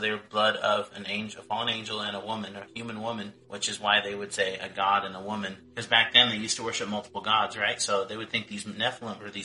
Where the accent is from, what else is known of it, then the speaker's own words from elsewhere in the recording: United States; If there's Grecian listeners, you guys know I'm American.